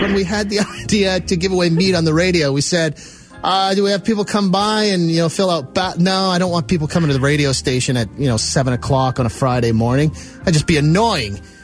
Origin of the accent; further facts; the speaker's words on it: Moose Jaw, Saskatchewan, Canada; it's just something I dreamed of as a small boy growing up in Moose Jaw, Saskatchewan.